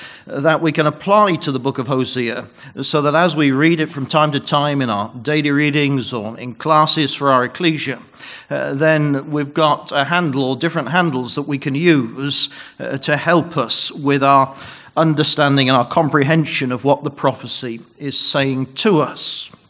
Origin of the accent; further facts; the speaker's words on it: England, United Kingdom; born there; I do have a Welsh heritage. As Brother Jeff has told you, I was born in England to an English mother, but my father was Welsh, and hence my funny name.